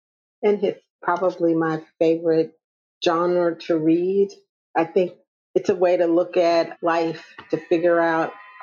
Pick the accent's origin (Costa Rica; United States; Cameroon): United States; Indianapolis, Indiana; also born or lived in Detroit; I grew up in Indianapolis, and Indianapolis is the 14th largest city in the United States, but it's like really chill.